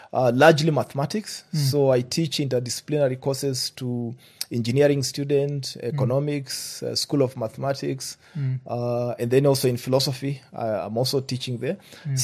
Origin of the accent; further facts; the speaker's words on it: Matayos, Busia County, Kenya; Like I come from Busia, Matayos.